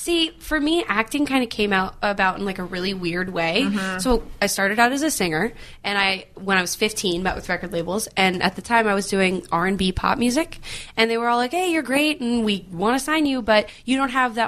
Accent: Texas, United States; now in Los Angeles, United States; And not to mention, we're both from Texas.

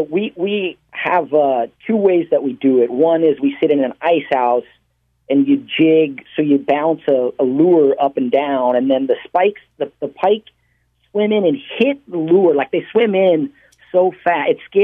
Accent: Havre, Montana, United States; I'm from Havre, Montana. My wife to the second nicest restaurant in Havre, Montana, and you get 7 courses.

